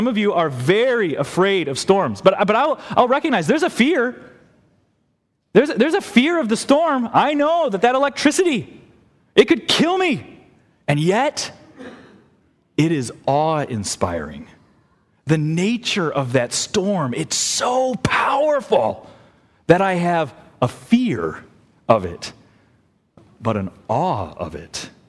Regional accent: Illinois, United States; now in Michigan, United States; I grew up in Illinois, and in Illinois they have much better storms than here in Michigan.

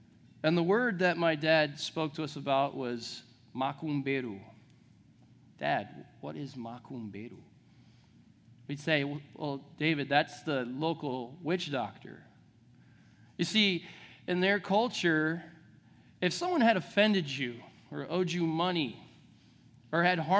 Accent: Brazil; I recall as a child growing up in Brazil, my parents were missionaries, and growing up on the mission field

